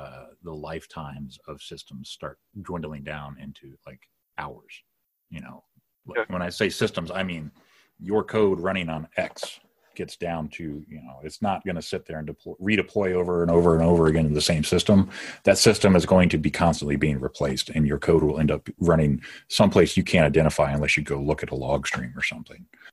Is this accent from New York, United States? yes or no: no; Detroit, Michigan, United States; You know, I'm from the Detroit metro area.